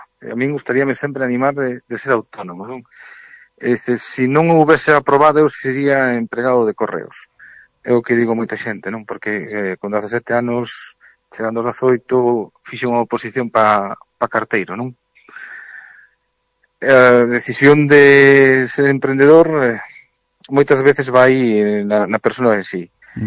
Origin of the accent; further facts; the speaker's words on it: Vilalba, Galicia, Spain; also born or lived in A Coruña; now in Ancares, Spain; marchei de Vilalba hacia Coruña, de Coruña marchei ahora para os Ancares e tal, pois un ten que buscar o seu sitio